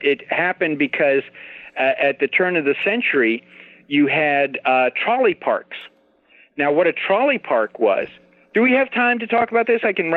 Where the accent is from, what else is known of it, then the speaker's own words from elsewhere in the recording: Glendale, California, United States; There's one article where I'm talking about growing up in Glendale, California with my two brothers